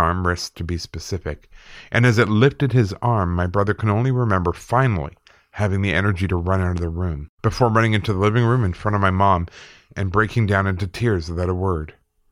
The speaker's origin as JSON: {"language": "English", "town": "South San Francisco", "region": "California", "country": "United States", "tie": "born or raised there", "said": "The year was 2007, and it was the fall here in my hometown of South San Francisco, California."}